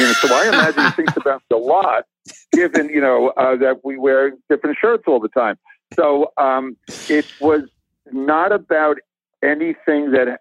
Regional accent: Long Island, New York, United States; Growing up on Long Island, Alan King, the comedian, he was the conscience of and a spokesman for my parents' generation.

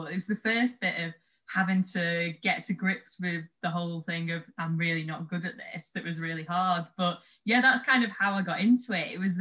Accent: Southport, North West England, United Kingdom; So I'm based in the Northwest. I was from Southport.

